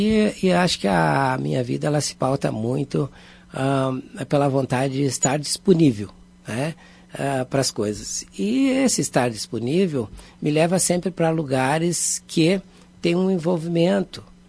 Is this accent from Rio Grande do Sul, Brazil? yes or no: yes; Pedra Lisa, Rio Grande do Sul, Brazil; also born or lived in Cazuza Ferreira; Eu nasci em Cazuza Ferreira, mas cresci numa localidade chamada Pedra Lisa